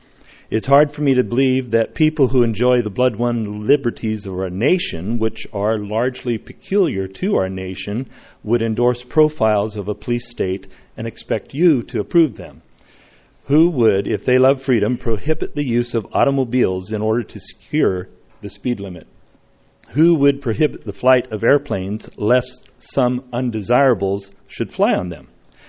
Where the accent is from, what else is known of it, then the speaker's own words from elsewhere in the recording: Atascadero, California, United States; from Tascadero.